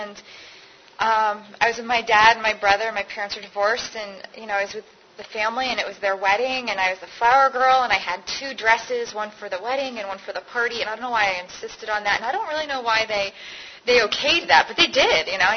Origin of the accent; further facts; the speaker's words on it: Connecticut, United States; and I'm from Connecticut. That's where I grew up, and my dad is from Canada.